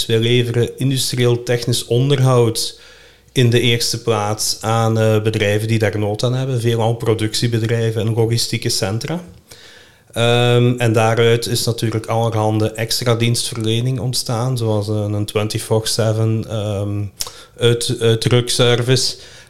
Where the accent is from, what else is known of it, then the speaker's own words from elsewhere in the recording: Sint-Truiden, Flanders, Belgium; 42 jaar, geboren en getogen in Sint-Truiden.